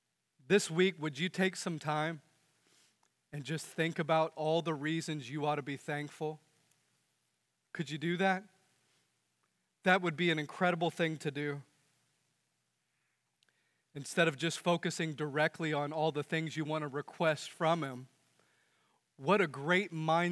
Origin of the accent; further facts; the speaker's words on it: United States; I grew up in America where I didn't have to wonder where my next meal was going to come from.